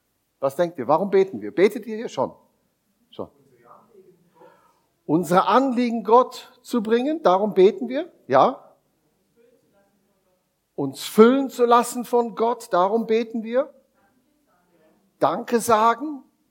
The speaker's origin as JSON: {"language": "German", "country": "Germany", "lives_now": "Morgarten, Switzerland", "said": "mit meiner Familie und einer lieben Frau, eine Bernerin, das ist ja auch schon international, ich als Deutscher und unsere drei Kinder."}